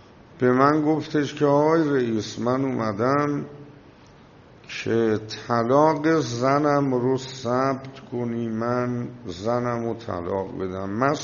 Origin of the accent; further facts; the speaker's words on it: Iran; بهش گفتم من ایرانیم